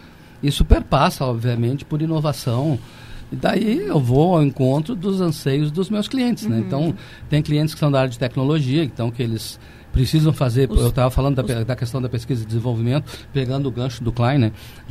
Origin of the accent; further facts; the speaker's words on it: Cachoeira do Sul, Rio Grande do Sul, Brazil; eu sou de Cachoeira do Sul